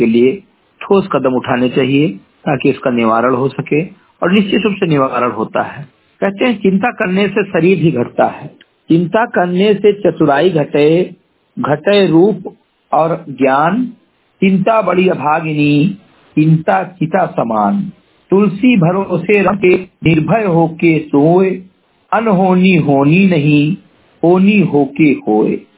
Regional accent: Simri Gathi, Uttar Pradesh, India; ग्राम सभा सिमरी गटही, मिंतुआ जनपद बहराइच का मूल निवासी हूं

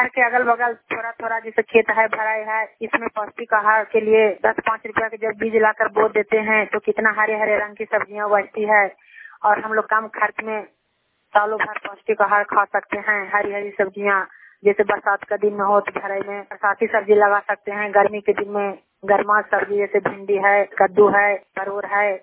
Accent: Amera, Bihar, India; मैं नालंदा जिला के थरथारी प्रखंड के अमेरा गांव के रहने वाली हूँ और मैं जीविका मित्र का काम करती हूँ।

